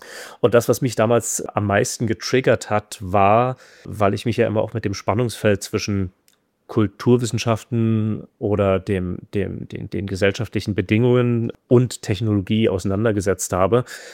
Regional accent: Berlin, Germany; born there; bin geborener Berliner, ist ja auch nicht mehr so häufig.

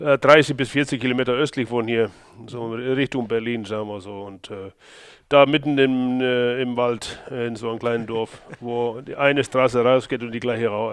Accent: Iceland; now in Germany; Ja, natürlich bin ich und fühle mich als Isländer, aber wenn man dann auch fast 30 Jahre in dem Land lebt, also in diesem Wahlheimat, was Deutschland für mich ist

